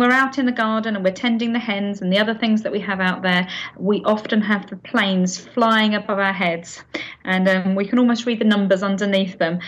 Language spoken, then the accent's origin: English; London, United Kingdom; I was born and brought up in East London, and I went to school there.